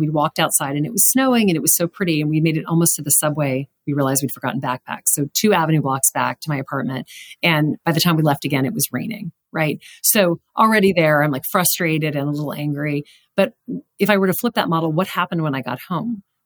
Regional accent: Louisiana, United States; I didn't know that growing up from Louisiana.

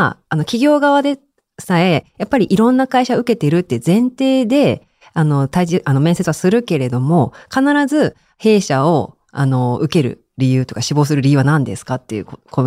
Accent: Niigata, Japan; also born or lived in Tokyo; 私東京で学生生活してたんですけど、地元の新潟のテレビ局とかも受けたんですよ、

